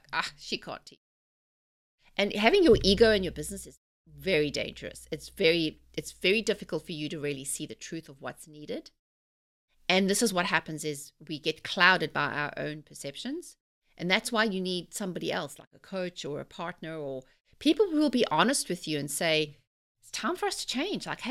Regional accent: South Africa; I'm growing up in South Africa, you know, we have 11 official languages and we all have these different ways and a mixed culture.

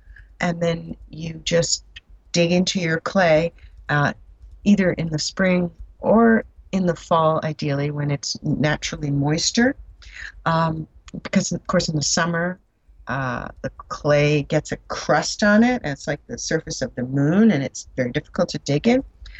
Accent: New Jersey, United States; But around our house outside, growing up in New Jersey, in a big old Victorian house, we didn't really have any gardens per se.

